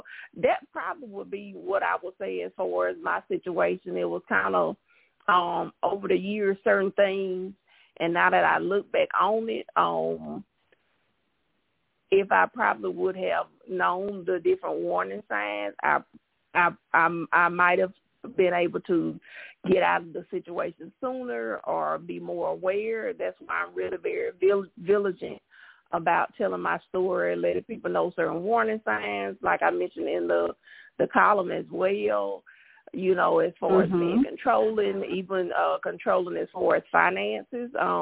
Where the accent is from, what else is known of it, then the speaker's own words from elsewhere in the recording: Mississippi, United States; Well, I am a Southern girl by nature. I'm from Mississippi.